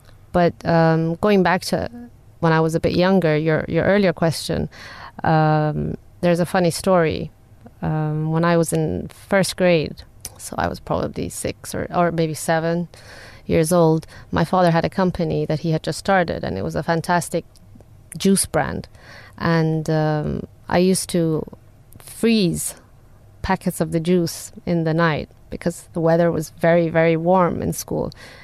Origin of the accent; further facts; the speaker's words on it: Dubai, United Arab Emirates; moved away as an adult; We all, at the time, growing up in Dubai, it was very common for the youth to finish high school and then go abroad for higher education